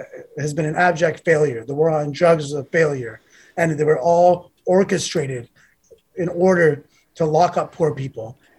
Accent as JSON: {"language": "English", "country": "India", "said": "Being Indian, it may be a little bit easier because our comfort foods are vegetarian. But I love cooking Indian food."}